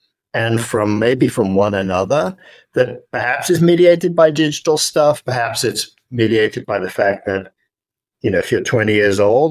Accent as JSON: {"language": "English", "region": "England", "country": "United Kingdom", "lives_now": "United States", "said": "tea, I'm from England, and my family live in Scotland."}